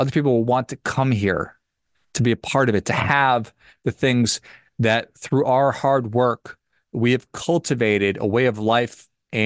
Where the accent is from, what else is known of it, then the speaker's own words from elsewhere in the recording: United States; born there; Because for me, I was born in the United States. And so I've never known anything other than the freedoms that we enjoy.